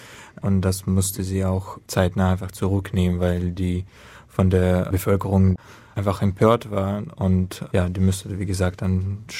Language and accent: German; South Russia, Russia; meine Familie wohnt in einer Stadt fast an der Grenze zu der Ukraine und man bekommt das auch mit, zum Beispiel der Flughafen, meine Heimatstadt wurde gesperrt, wie in ganz vielen Städten im Süden Russlands.